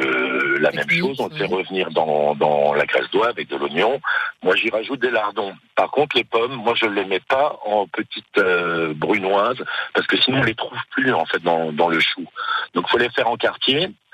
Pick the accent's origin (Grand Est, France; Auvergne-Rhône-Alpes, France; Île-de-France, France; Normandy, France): Grand Est, France; Donc en fait, moi je suis alsacien